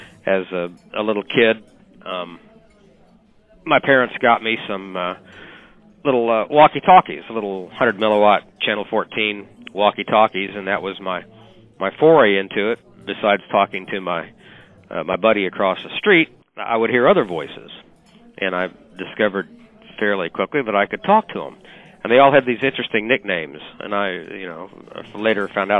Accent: Oklahoma, United States; now in Mississippi, United States; I'm from Oklahoma, but I live in Mississippi and I work in Louisiana.

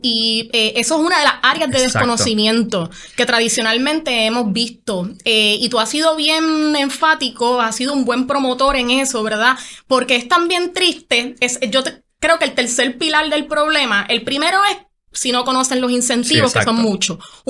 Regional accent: Puerto Rico; Yo soy puertorriqueño, nosotros somos capital de aquí de Puerto Rico

